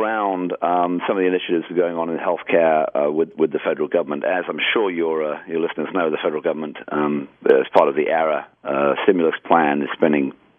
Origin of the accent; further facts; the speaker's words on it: San Francisco, California, United States; we're from, despite the accent, we're from San Francisco and the Silicon Valley area.